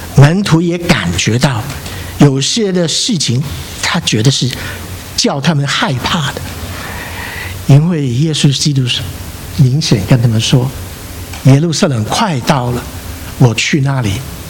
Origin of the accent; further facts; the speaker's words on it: Zhongshan, Guangdong, China; 我跟他是同乡，我也是中山人，翠亨川的人，而我们跟他有世代，世世代代都相识的。